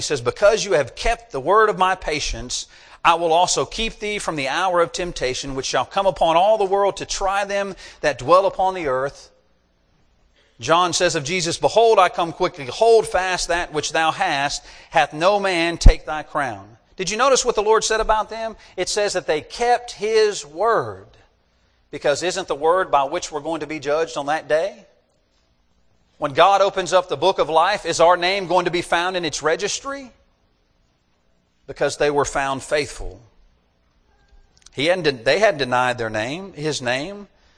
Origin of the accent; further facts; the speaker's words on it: the South, United States; You know, we love our mother. We're from the South. That's a must.